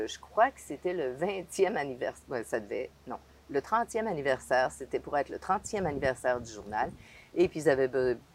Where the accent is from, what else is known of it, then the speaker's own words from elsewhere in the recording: Dégelis, Quebec, Canada; moved away; also born or lived in British Columbia / California; nous, on est partis du Québec depuis belle lurette.